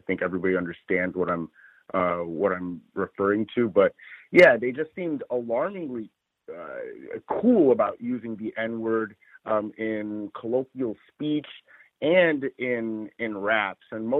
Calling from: Los Angeles, California, United States; I'm calling from Los Angeles.

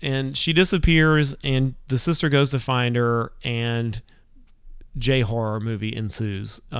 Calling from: New Jersey, United States; I'm checking in from the Garden State.

